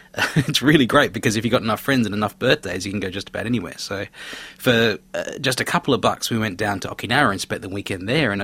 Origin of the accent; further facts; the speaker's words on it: Australia; also born or lived in Penang, Malaysia; I come from the islands generally. My family's from Hainan Island in the south of China. I was born in Penang, which is an island in the west of Malaysia. And then I guess I grew up in the world's biggest island, Australia.